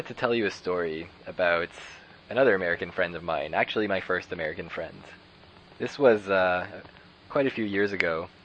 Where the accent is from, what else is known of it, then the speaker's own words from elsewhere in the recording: Canada; maybe as a Canadian boy